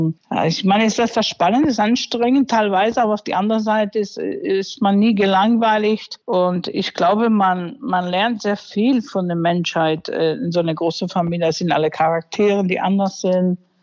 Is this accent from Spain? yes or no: yes; Spain; German is a second language; also born or lived in United States; erstmal wurde ich in Amerika geboren. Und dann mit 5 Jahren hatte mein Vater mich nach Spanien gebracht. So einen kleinen Ort in Spanien mit 1200 Einwohnern. Dann sind wir einfach 10 Jahre da sesshaft gewesen.